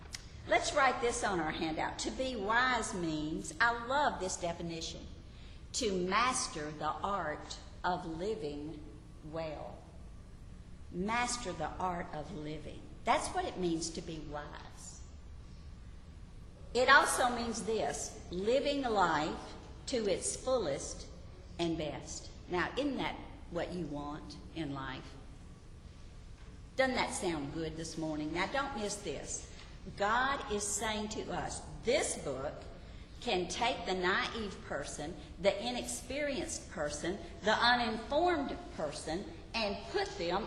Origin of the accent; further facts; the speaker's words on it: the South, United States; because I was raised in the South, I'd always just assumed that I was already a Christian.